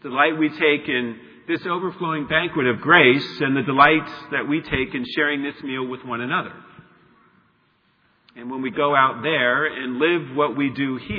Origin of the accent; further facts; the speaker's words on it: Ireland; As an Irishman, I imagine a lot of people at this table, and it's a raucous, heaven's raucous.